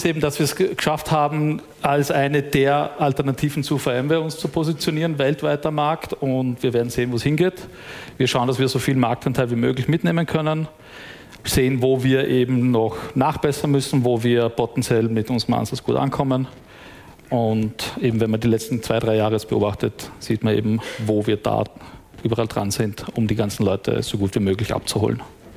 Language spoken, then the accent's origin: German; Austria; Wir als Österreicher sind vielleicht ein bisschen nur für uns zu klein